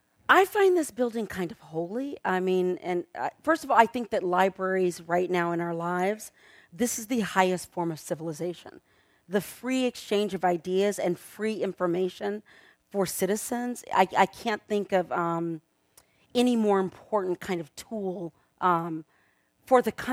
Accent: Houston, Texas, United States; I just came back from doing a series of library events in my hometown of Houston.

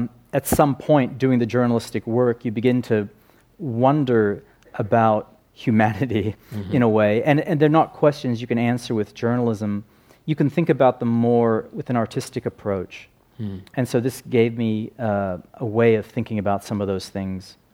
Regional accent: Australia; I grew up in Australia, so I didn't hear just my parents' stories about Malta, where the family was born

